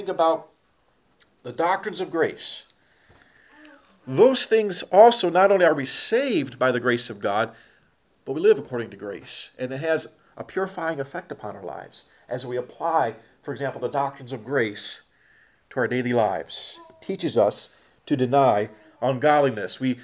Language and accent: English; Houghton Lake, Michigan, United States; I've pastored up in my hometown, for example, which, if you know anything about Houghton Lake, it's very much a retirement town. You know, resort town